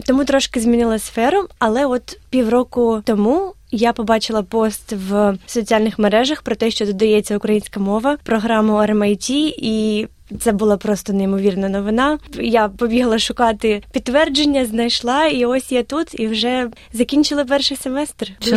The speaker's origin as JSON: {"language": "Ukrainian", "town": "Sloviansk", "region": "Donetsk Oblast", "country": "Ukraine", "lives_now": "Australia", "said": "Я зі Слов'янська, Донецької області в Україні."}